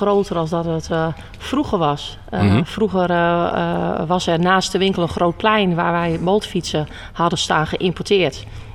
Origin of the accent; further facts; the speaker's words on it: Nieuw-Weerdingen, Drenthe, Netherlands; Nieuw-Weerdingen.